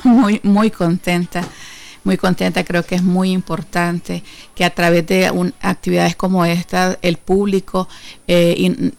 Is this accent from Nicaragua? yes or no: yes; Nicaragua; que es una manifestación de cómo somos las mujeres nicaragüenses